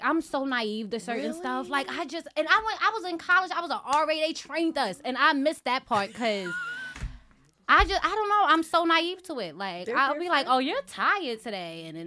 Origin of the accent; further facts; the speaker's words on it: New York, United States; now in Atlanta, United States; But I grew up in New York. The scammers were scamming, so we was living a good life.